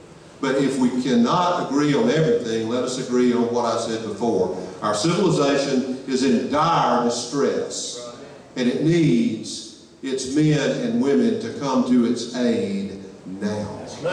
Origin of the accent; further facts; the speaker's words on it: Southern United States, United States; But look, this whole idea of being a warrior should not be foreign to you as a Southerner. Our history, our traditions, our culture stretching back into the mist of antiquity is that of a warrior.